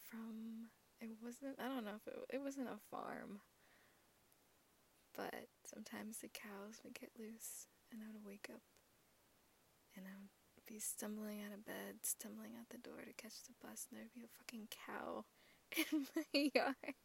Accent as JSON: {"language": "English", "region": "East Coast", "country": "United States", "tie": "born or raised there", "said": "I grew up in a few different states on the East Coast. And the first time we moved up there, we moved from the South."}